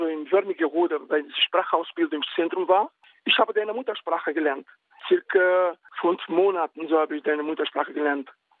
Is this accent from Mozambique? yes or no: yes; Mozambique; genauso wie mein Heimatland, Mosambik.